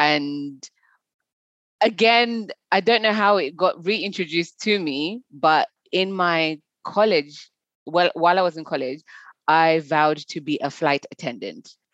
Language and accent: English; Zimbabwe; When I was younger, I was born in Zimbabwe